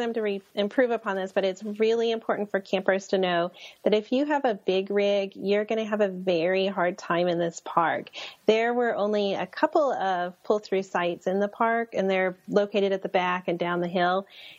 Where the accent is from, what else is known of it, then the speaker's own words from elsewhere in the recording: St. Louis, Missouri, United States; Well, luckily I grew up in St. Louis, and it's only 3 hours away from us.